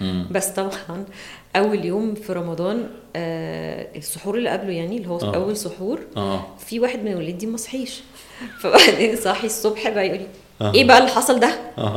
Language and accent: Arabic; Alexandria, Alexandria Governorate, Egypt; احنا من اسكندريه لا الناس كلها بتروح النادي تلعب كوره